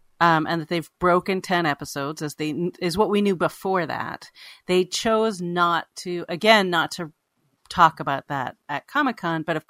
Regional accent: Toronto, Ontario, Canada; now in New York, United States; I'm from Toronto and I live in New York.

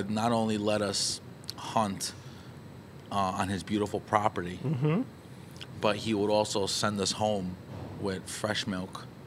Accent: Bronx, New York, United States; I grew up in the Bronx.

